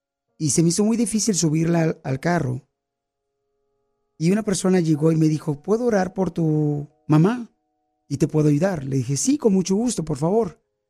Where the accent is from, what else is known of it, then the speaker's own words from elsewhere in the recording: Durango, Mexico; now in United States; Porque aquí venimos de Durango a Estados Unidos.